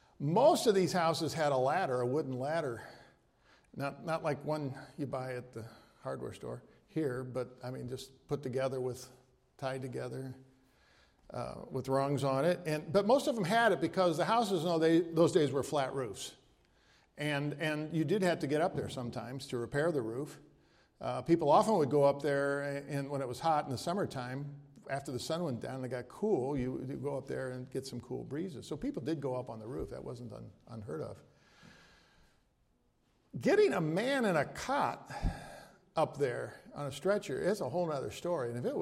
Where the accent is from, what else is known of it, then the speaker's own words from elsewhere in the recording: Midwest, United States; accent: Midwestern; Take my Midwestern accent out of it.